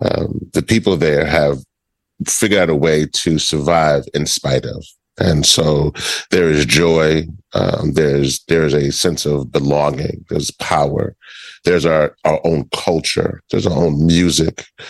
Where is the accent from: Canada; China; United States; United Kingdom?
United States; Louisiana; Hence how I was born in Louisiana and then lived there.